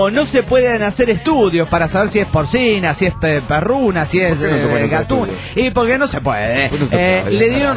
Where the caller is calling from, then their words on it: Santa Fe, Argentina; Hola, soy … de Santa Fe, capital, República Argentina.